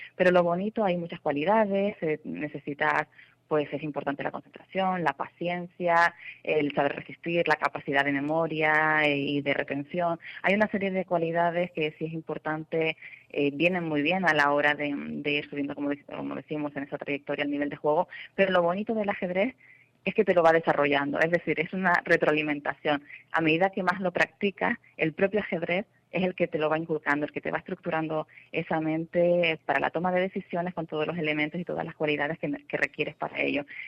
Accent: Canary Islands, Spain; procedo de Canarias, especialmente Gran Canaria.

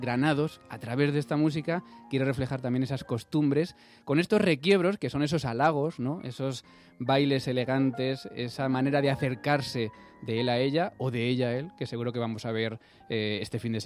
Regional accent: Cuenca, Castilla-La Mancha, Spain; now in Madrid, Spain; yo tampoco nací en Madrid, soy de Cuenca, pero también soy... adoptado, ¿no? Aquí en Madrid, y espero que para toda la vida también, porque aquí he echado raíces

